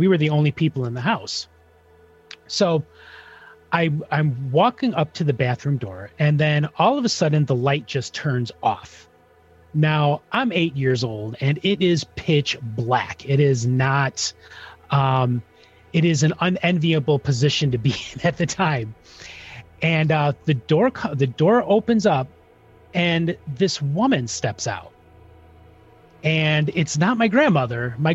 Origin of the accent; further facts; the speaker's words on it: Chicago, Illinois, United States; much a Chicago native. My co-host on my show, he never lets me forget that by constantly making fun of my accent.